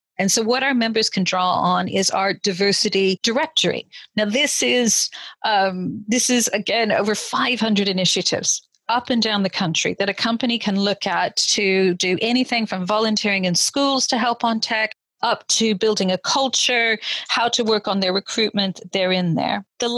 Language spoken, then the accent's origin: English; New Mexico, United States; from the US and from a really tiny town in the middle of nowhere in New Mexico, spent a lot of time growing up in the Southwest